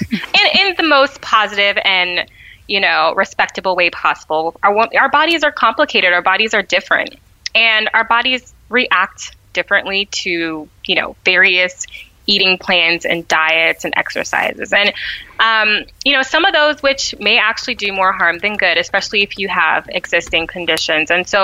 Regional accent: Ghana; And I'm a Ghanaian. And so my culture is really important.

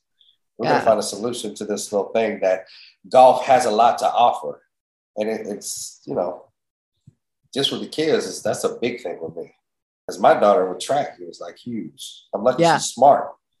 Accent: California, United States; I grew up in San Fernando Valley, so our high schools and schools was always a mix, Persian, Armenian

